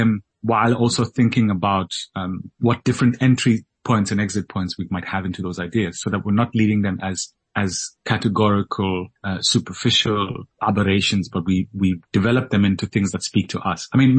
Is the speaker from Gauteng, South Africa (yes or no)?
yes; Soweto, Gauteng, South Africa; I grew up in Soweto, and Johannesburg, downtown Joburg is my city, place that made me.